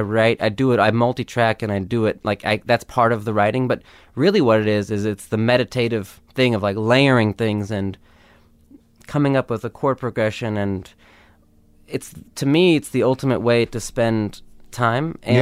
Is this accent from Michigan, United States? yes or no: no; Los Angeles, California, United States; Westwood.